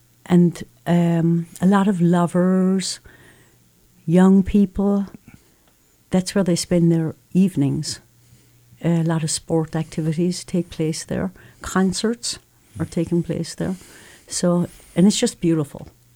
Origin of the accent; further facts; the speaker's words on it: Munster, Ireland; I grew up in County Cork. I grew up in County Cork, and the Lee is the River Lee that runs through Cork City.